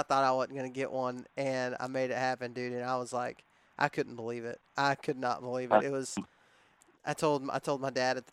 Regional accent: Texas, United States; But like I said, we were raised in Texas, and so I was kind of left to figure out Easterns on my own.

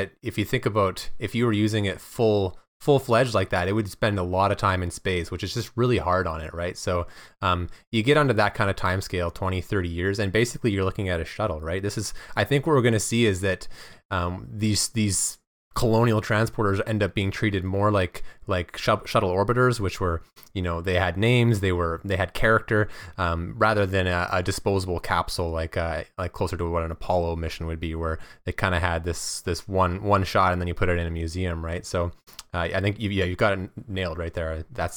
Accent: Canada; I'm Canadian

